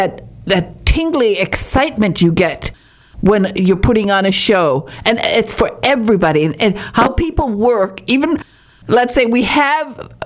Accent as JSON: {"language": "English", "town": "Highland Park", "region": "Michigan", "country": "United States", "tie": "born or raised there", "said": "I mentioned to you that I grew up in Highland Park."}